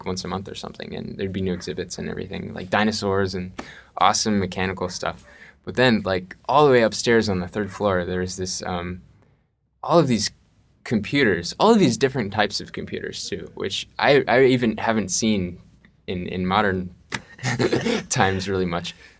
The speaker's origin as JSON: {"language": "English", "town": "Portland", "region": "Oregon", "country": "United States", "tie": "born or raised there", "said": "And then I was growing up in Portland, Oregon at the time."}